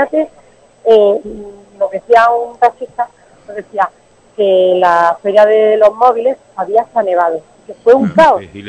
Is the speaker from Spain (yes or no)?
yes; Priego de Córdoba, Andalusia, Spain; somos de Priego